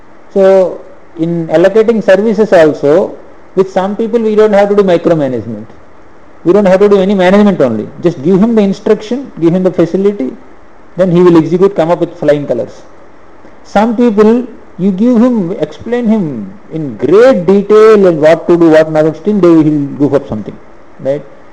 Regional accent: Andhra Pradesh, India; From my childhood till now, I was born in Andhra, childhood till now, the number of churches have been increased a lot in the place, locality where I am staying only.

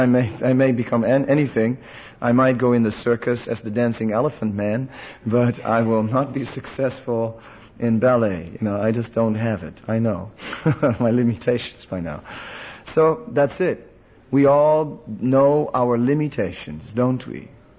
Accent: Amsterdam, North Holland, Netherlands; I was from Amsterdam, and that should say enough in itself, right? I think everyone understands what it's like to grow up in Amsterdam and just, to have too much money in your pocket and not knowing what to do with it.

